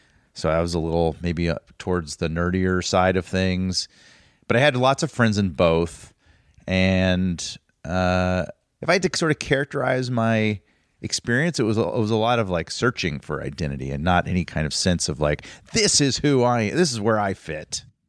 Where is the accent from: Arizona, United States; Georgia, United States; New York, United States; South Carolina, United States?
Georgia, United States; Atlanta; I grew up in the exact opposite corner of the country in Atlanta, Georgia.